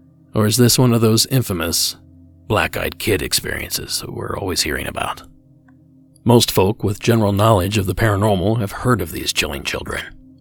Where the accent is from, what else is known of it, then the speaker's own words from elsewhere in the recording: Ohio, United States; let's quickly kick it over to my home state of Ohio.